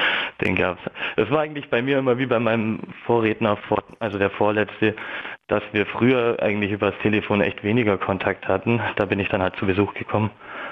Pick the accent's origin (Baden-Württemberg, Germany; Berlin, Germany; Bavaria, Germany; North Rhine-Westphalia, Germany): Bavaria, Germany; Lindau; Ich komme aus Lindau, das sind 800 Kilometer.